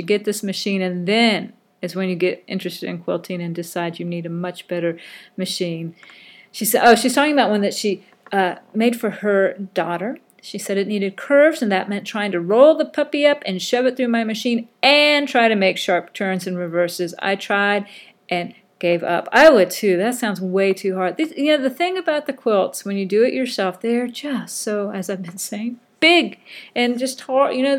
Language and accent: English; United States; I am an ignorant citizen of the United States of America.